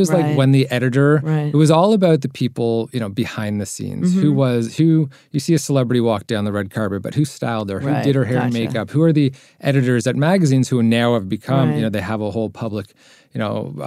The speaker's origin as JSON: {"language": "English", "town": "Toronto", "region": "Ontario", "country": "Canada", "said": "I'm from Toronto, Canada."}